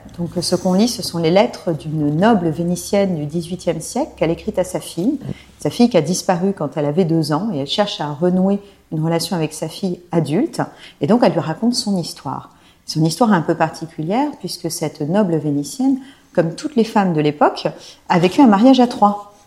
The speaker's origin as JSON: {"language": "French", "country": "Japan", "tie": "born or raised there", "said": "j'ai grandi en fait au Japon avec mes parents. Donc, tout mon collège-lycée, je l'ai fait au Japon. Mais il se trouve que mes grands-parents viennent d'ici."}